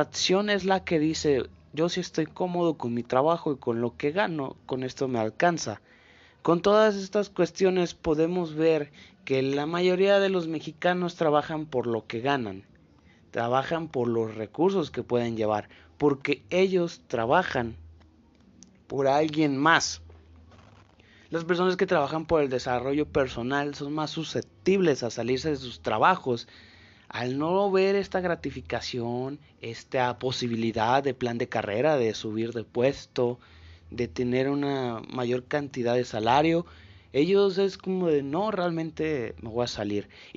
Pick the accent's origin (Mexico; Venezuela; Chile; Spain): Mexico; Y ese es el valor que el mexicano le tiene al trabajo, como gente trabajadora que nace en mi país.